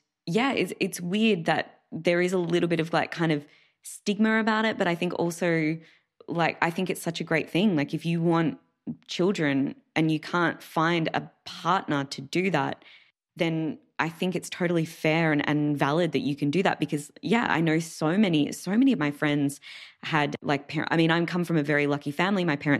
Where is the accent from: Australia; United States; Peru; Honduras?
Australia; So a friend of mine from my hometown back in Australia